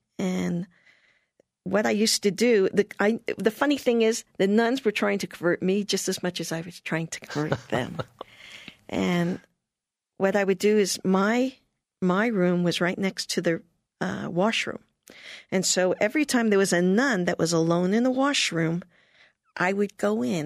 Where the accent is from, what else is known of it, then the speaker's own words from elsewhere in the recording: Brooklyn, New York, United States; But I was from Brooklyn. I didn't know better yet.